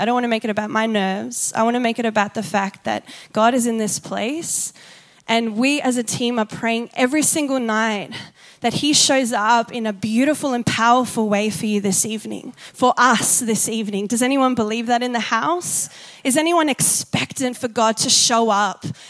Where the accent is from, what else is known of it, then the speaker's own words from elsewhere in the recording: Sydney, New South Wales, Australia; And growing up in Sydney, we actually never, ever experienced something like that.